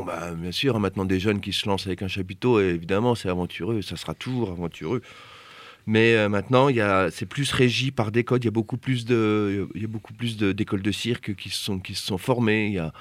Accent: Bourgogne-Franche-Comté, France; chez nous en Franche-Comté

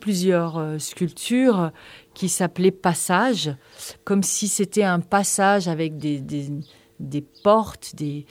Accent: Geneva, Switzerland; now in France; je suis originaire de Genève, là où j'ai fait l'école d'art. Et puis, je suis très vite allée m'installer en Haute-Savoie, donc en France, là, en France voisine.

